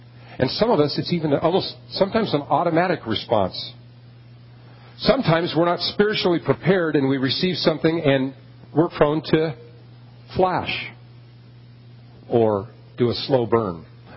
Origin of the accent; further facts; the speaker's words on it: California, United States; or at least where I was from California, so we just didn't do it there where I was growing up.